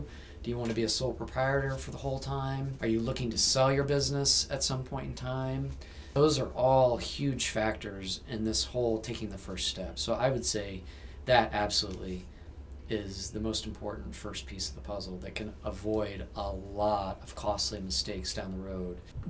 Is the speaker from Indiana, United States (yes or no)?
yes; Indiana, United States; I'm not English, so I don't have a specific team that I root for. So I grew up playing soccer here in Central Indiana many, many years ago